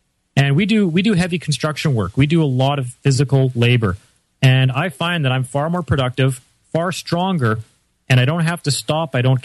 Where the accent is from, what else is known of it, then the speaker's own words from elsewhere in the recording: Canada; I'm from Canada. I can't eat garden vegetables year round.